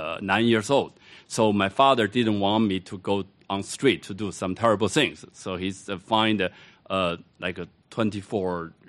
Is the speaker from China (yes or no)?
yes; China; English is a second language; And growing up in China, I played the Chinese instrument, erhu.